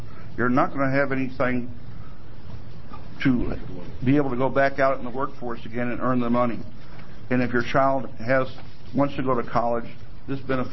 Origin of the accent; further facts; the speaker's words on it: Beaverton, Oregon, United States; I'm from Beaverton, Oregon.